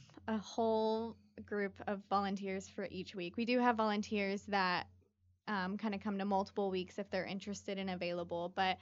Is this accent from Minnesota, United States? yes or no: no; Louisville, Kentucky, United States; I'm from Louisville. Okay. I grew up in the Middletown area.